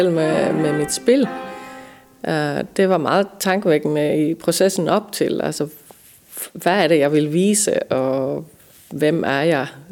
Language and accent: Danish; Finland; now in Denmark; jeg kommer fra Finland oprindeligt